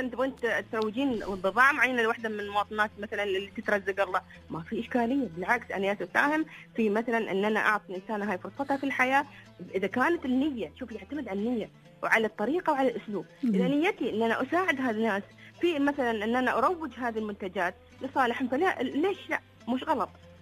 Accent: Syria; يعني أنا سوري يعني أنا أقولها على الهواء

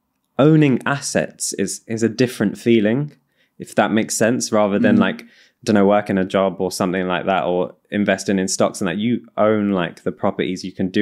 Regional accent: London, United Kingdom; now in Newcastle, United Kingdom; I moved to Newcastle now, obviously, from the accent. I'm originally from London, moved to Newcastle 2 years ago.

